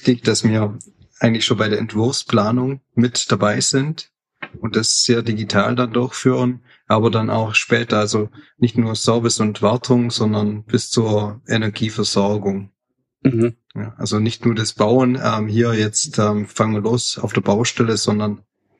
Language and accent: German; Baden-Württemberg, Germany; Aber also habe richtig gut Schwäbisch gelernt und ja, natürlich auch aufgewachsen.